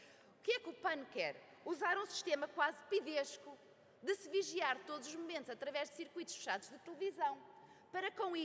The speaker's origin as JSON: {"language": "Portuguese", "town": "Arcos de Valdevez", "region": "Viana do Castelo", "country": "Portugal", "said": "Eu que sou de Arcos de Valdez, da Peneda Gerês"}